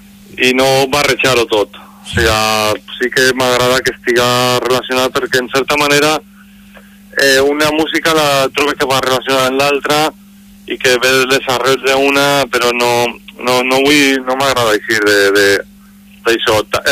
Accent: Valencian Community, Spain; O sigui, Morvedre és la meva comarca, no?

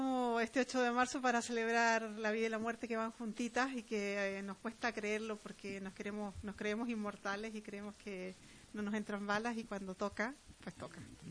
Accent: Chile; a pesar de que soy chilena y en Chile

